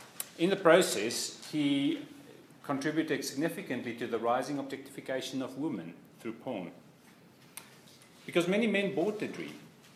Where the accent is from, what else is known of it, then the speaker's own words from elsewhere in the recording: South Africa; also born or lived in London, United Kingdom; I'm originally from South Africa, but I also spent some time in London, which is why my accent's a little bit strange.